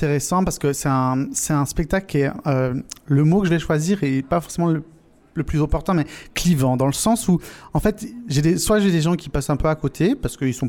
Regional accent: Toulon, Provence-Alpes-Côte d'Azur, France; j'ai envie d'expliquer, de parler de là d'où je viens, de la Provence, de Toulon, de ce coin de pays

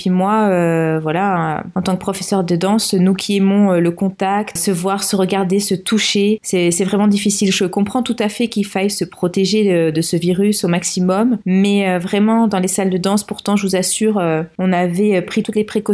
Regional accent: Toulon, Provence-Alpes-Côte d'Azur, France; je suis originaire du sud de la France, de Toulon plus précisément

